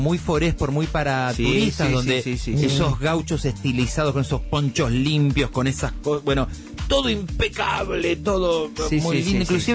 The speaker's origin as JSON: {"language": "Spanish", "country": "Argentina", "said": "siendo argentino"}